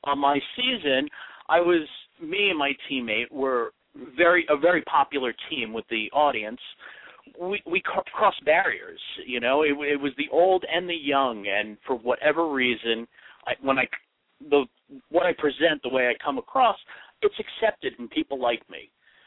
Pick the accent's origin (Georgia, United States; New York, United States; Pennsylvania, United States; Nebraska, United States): New York, United States; also born or lived in New Jersey; now in Los Angeles, United States; I mean, I grew up in New York and New Jersey, and now I've been in L.A. for the past 15 years or so, but I found a place where I'm comfortable.